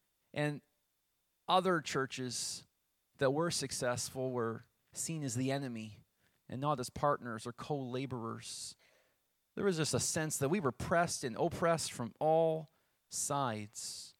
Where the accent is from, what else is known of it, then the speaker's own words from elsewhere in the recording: Yarmouth, Nova Scotia, Canada; But I remember when I was growing up in Yarmouth, we had Acadian Lines bus service.